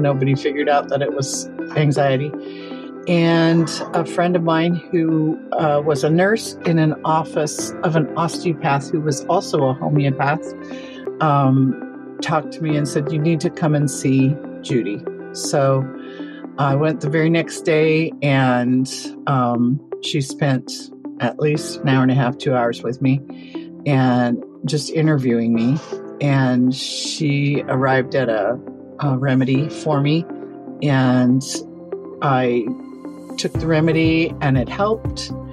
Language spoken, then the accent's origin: English; California, United States; I'm from California.